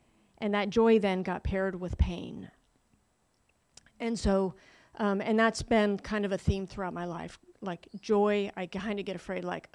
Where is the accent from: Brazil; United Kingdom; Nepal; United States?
United States; Prescott, Arizona; So born and raised in Prescott, Arizona. Small hometown, northern Arizona, very conservative. A great place to grow up for many people.